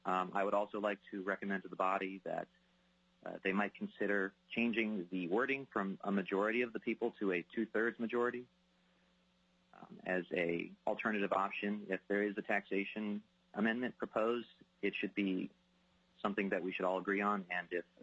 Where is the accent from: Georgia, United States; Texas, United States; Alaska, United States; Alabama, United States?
Alaska, United States; Anchorage; I'm from Anchorage, Alaska, and I'm representing myself today.